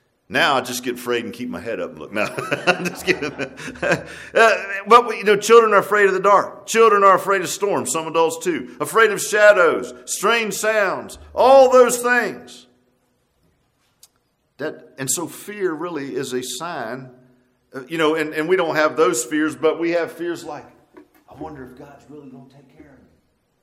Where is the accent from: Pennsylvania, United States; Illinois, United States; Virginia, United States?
Virginia, United States; Virginia Beach; I grew up in Virginia Beach, and it was a black cemetery there